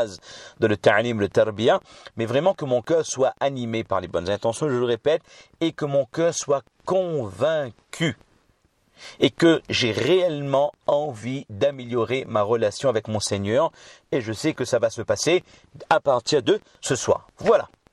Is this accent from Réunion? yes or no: yes; Réunion; comme chez nous, à La Réunion, c'est le riz curry